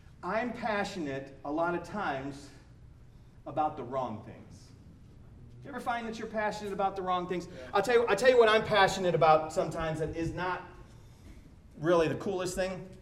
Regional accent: Buffalo, New York, United States; Now, because I grew up in Buffalo, my dad was a Yankee fan.

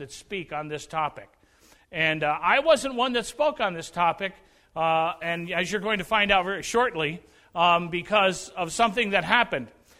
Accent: Massachusetts, United States; My history is such that I grew up in New England on an island off the coast of Massachusetts

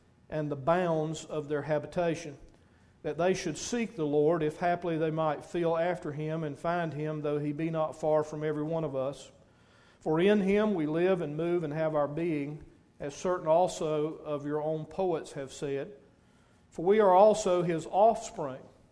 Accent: United States; born there; I was born in America.

